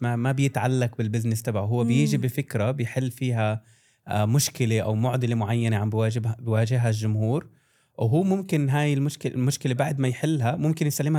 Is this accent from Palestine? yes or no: yes; Palestine; now in Dubai, United Arab Emirates; أنا فلسطيني مقيم حاليا في دبي